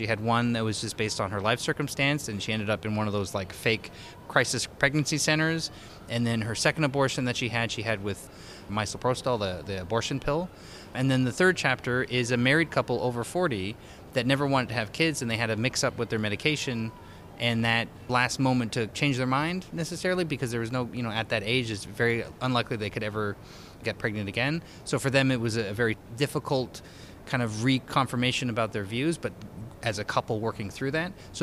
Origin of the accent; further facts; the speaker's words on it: Canada; I'm also a Canadian filmmaker with my partner here, Joanne.